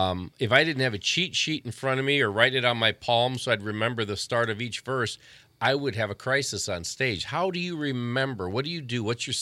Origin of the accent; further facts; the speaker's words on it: Hobart, Indiana, United States; Oh, my hometown, yeah.